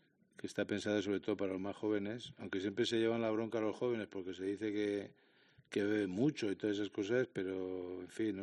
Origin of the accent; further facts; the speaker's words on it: Pamplona, Navarre, Spain; Todos somos de Pamplona y tenemos que trabajar porque Pamplona vaya para arriba.